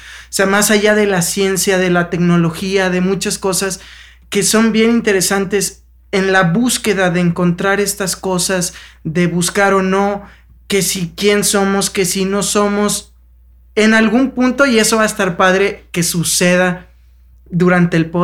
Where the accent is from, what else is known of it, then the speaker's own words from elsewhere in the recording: Veracruz, Mexico; moved away as an adult; now in Mexico City, Mexico; yo estudié finanzas, yo soy de Veracruz, me vine a México a estudiar la carrera